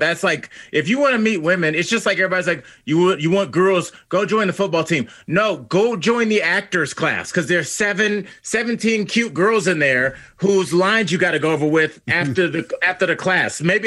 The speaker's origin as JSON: {"language": "English", "region": "Ohio", "country": "United States", "said": "I'm from Northeast Ohio. Shout out Cleveland."}